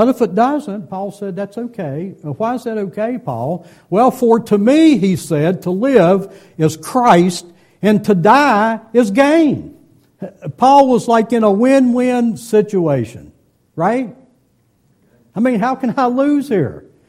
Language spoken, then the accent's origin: English; West Virginia, United States; moved away as an adult; I'm a country boy. I grew up in Boone County, West Virginia, up in the head of a holler.